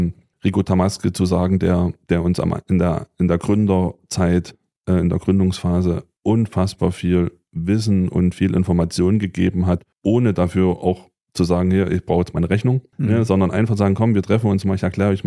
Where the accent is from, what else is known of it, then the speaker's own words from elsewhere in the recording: Bautzen, Saxony, Germany; also born or lived in Dresden; now in Gera, Germany; Bautzen, haben davor in Dresden gewohnt und sind dann 16 durch meine Trainertätigkeit dann bei Wismut Gera damals dann gesagt nach Gera gezogen.